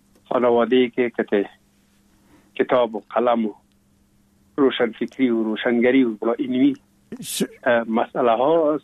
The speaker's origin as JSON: {"language": "Persian", "region": "Kabul", "country": "Afghanistan", "tie": "born or raised there", "also_born_or_lived": "Pul-e Khumri", "said": "ما هم همراه مادرم با بابیم یا پدرم آمدیم به کابل و دیگه باز این کابل تقریبا دائمی همیشه باشنده شدیم."}